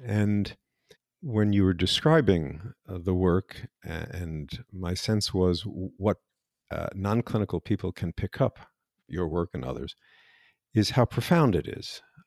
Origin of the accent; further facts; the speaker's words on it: United States; Keen isn't a word we in the States use, but I love the word.